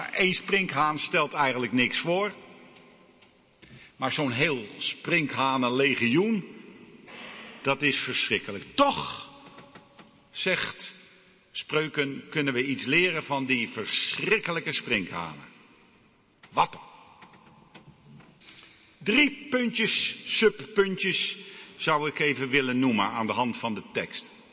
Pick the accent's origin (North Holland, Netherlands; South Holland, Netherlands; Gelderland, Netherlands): North Holland, Netherlands; Amsterdam; Ik ben opgegroeid, geboren en getogen in Amsterdam.